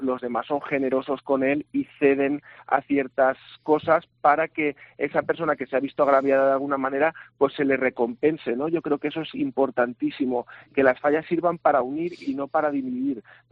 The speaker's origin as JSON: {"language": "Spanish", "region": "Valencian Community", "country": "Spain", "said": "nos reuníamos para celebrar todo lo que nos define como valencianos"}